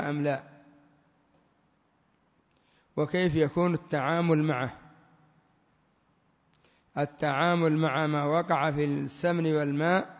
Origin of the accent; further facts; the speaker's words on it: Yemen; لا سيما عندنا في اليمن يستخدمونه في الجنابي